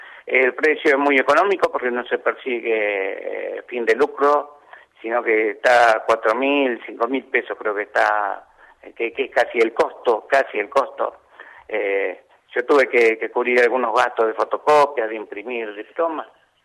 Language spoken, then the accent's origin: Spanish; Pueblo Nuevo, Argentina; Y bueno, ahí cerquita de casa, en la unidad penal número 2, porque yo soy de Pueblo Nuevo